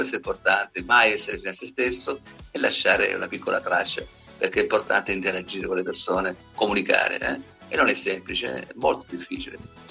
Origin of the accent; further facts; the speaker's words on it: Sicily, Italy; Io sono siciliano, sono socievole.